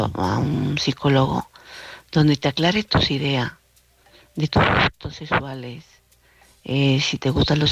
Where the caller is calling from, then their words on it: Córdoba, Andalusia, Spain; de Córdoba